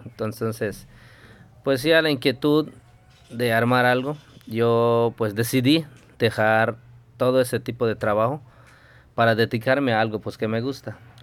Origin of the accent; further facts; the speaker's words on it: Tihosuco, Quintana Roo, Mexico; Pues yo soy de aquí de Tijosuco, acá del pueblo.